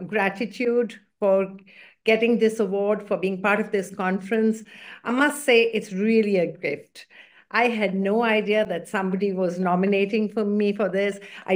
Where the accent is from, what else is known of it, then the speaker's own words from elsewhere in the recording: India; being a girl growing up in India with a disability in the 1960s and 70s was not at all easy.